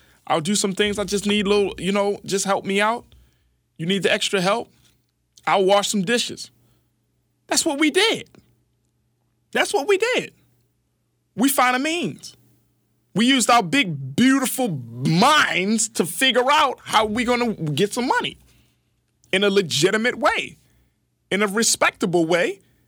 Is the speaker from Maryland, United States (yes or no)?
yes; Baltimore, Maryland, United States; Because if you grew up like I grew up in Baltimore City, that was not our options.